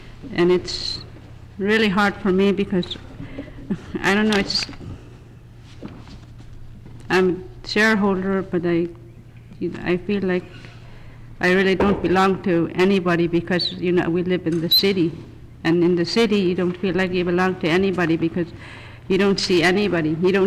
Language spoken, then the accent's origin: English; Allakaket, Alaska, United States; As I said before, I'm from Allakaket, and I have four children, and all were born before 1971.